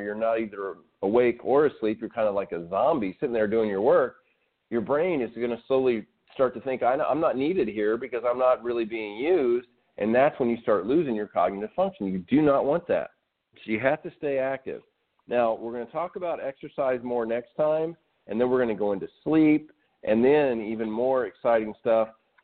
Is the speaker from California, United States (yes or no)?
no; Arkansas, United States; I grew up in Arkansas where it was like you're either in or out